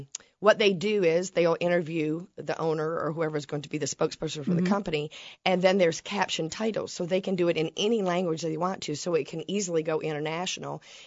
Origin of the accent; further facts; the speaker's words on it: South Carolina, United States; South Carolina.